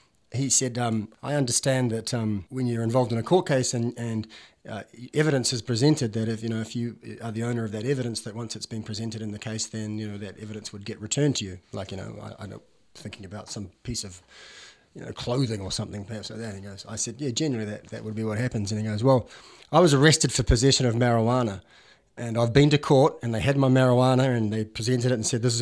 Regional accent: Hamilton, Ontario, Canada; I grew up in Hamilton and cultural wasteland as it was. Maybe not so now, but it definitely was then. And just I came up here to go to university

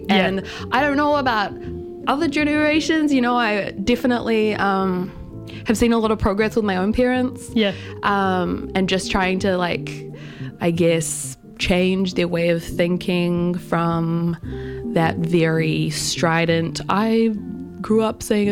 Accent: Christchurch, Canterbury, New Zealand; I'm from Christchurch, but I whakapapa back to Waikato.

